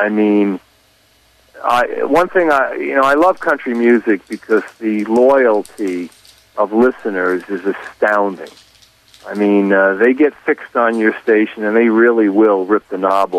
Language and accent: English; New York City, New York, United States; I really wanted to get a radio station in a major metropolitan area like my hometown of New York City.